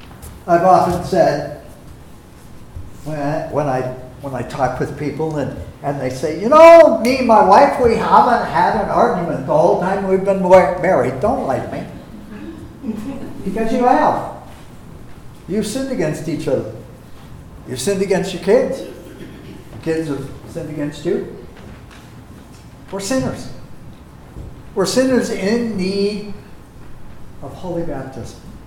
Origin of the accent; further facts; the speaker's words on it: Duluth, Minnesota, United States; When I grew up in Duluth, there were two houses right next to the door.